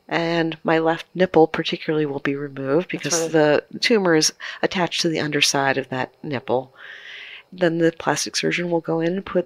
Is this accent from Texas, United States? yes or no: no; Maryland, United States; I'm from Maryland. I love Maryland. The Maryland state flower is the black-eyed Susan